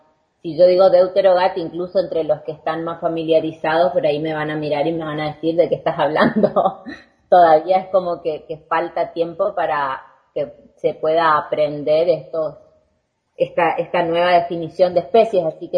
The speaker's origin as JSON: {"language": "Spanish", "town": "Resistencia", "region": "Chaco", "country": "Argentina", "said": "yo soy de Resistencia al Chaco"}